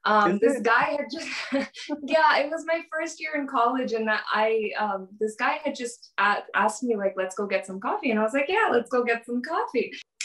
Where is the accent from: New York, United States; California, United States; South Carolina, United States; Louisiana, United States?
California, United States; San Diego; So again, I'm from San Diego, California, okay? No one comes to this part of the world that's a Bollywood actor.